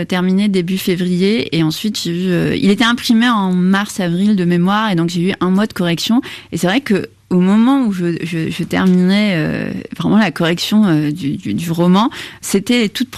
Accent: Algeria; j'ai grandi en Algérie, je suis née en Algérie, mais j'ai un peu vécu à l'étranger, je suis revenue en 94

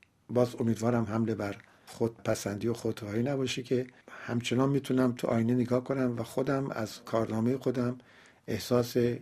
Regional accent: Iran; moved away; موقعی که من از ایران و بیرون اومدم

